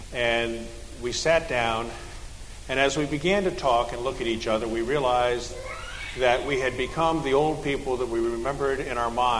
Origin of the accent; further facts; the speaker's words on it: Washington, District of Columbia, United States; four of us were born and raised in Washington, D.C.